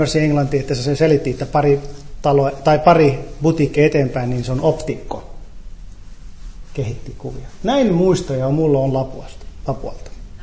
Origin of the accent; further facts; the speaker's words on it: Haifa, Haifa District, Israel; Finnish is a second language; Israel on minulle oma kotimaa. Mä oon kasvanut Israelissa erikoisella tavalla. Mä oon heti kättelystä pieni vauvana elänyt pieniin kahden kulttuuriin väliin. Mä oon Haifas kaupungissa syntynyt.